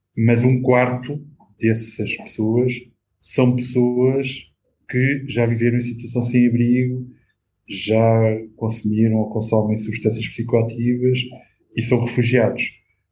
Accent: Odivelas, Lisbon, Portugal; eu cresci numa cidade perto de Lisboa, eu cresci em Odivelas

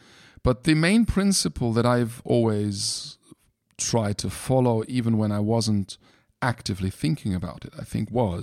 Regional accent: Germany; I was brought up in Germany.

